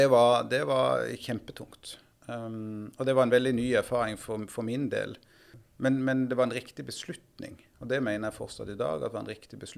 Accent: Farsund, Agder, Norway; now in Oslo, Norway; Men kommer opprinnelig fra Lista, Farsund. Skulle tidlig til Oslo så fort jeg kunne egentlig.

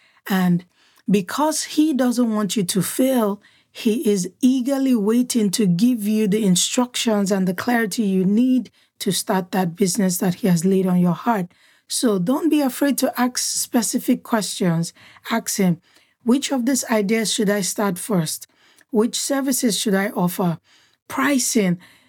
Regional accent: Nigeria; There's a proverb in my native language from where I'm from in Nigeria

